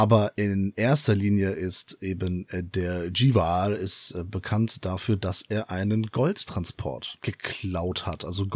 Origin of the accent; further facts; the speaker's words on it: Bonn, North Rhine-Westphalia, Germany; Und das ist natürlich als Bonner auch sehr schön zu sehen, denn es sind Originalschauplätze.